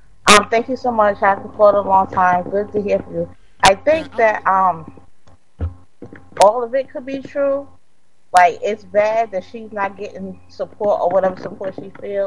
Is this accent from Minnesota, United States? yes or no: no; New York, United States; I know growing up in New York, a lot of black people who weren't American, Haitian, Jamaican, whatever, they would have their own little small channels